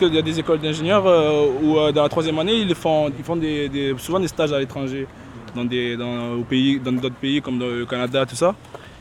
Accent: Ajaccio, Corsica, France; born there; Moi je suis né à Ajaccio aussi.

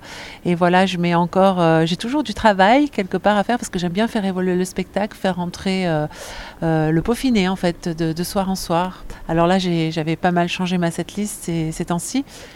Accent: Thionville, Grand Est, France; born there; En fait, je suis née à Thionville, en Moselle, parce que mon père travaillait à ArcelorMittal.

